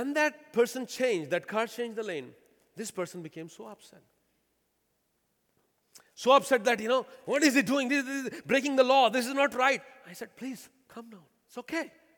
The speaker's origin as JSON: {"language": "English", "country": "India", "said": "For me as an Indian, no problem at all. Because we don't even care for like the lights on the intersection. It's funny, in India, you have those dotted lines, white lines."}